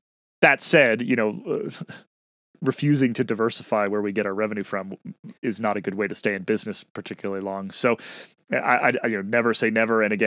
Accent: Boston, Massachusetts, United States; now in Durango, United States; I am also from Boston. long time ago, but I was joking with my wife the other day, because we're both big cross country skiers, mm-hmm. big Nordic skiers here in Durango

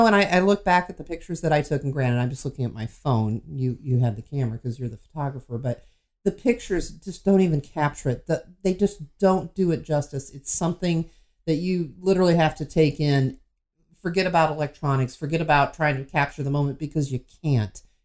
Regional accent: the South, United States; Gosh, now I'm from the South.

